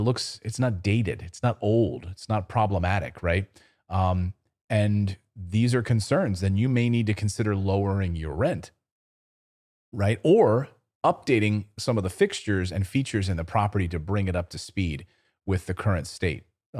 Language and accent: English; New Jersey, United States; born there; I lived in New Jersey. I was born in New Jersey.